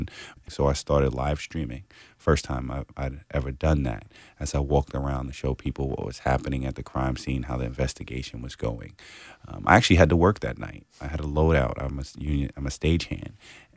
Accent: New York City, New York, United States; I grew up in New York City. I've seen a lot and dealt with a lot of social issues, especially regarding police and the community.

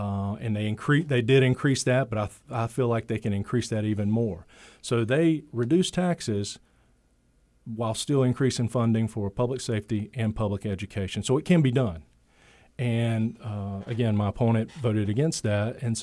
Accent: Whiteville, North Carolina, United States; I grew up in Whiteville, a small town about an hour from here

